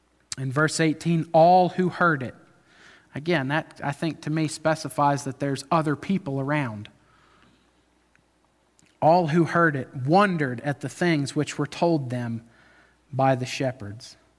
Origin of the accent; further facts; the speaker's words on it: North Carolina, United States; And so naturally, I'm like, hey, I'm from North Carolina.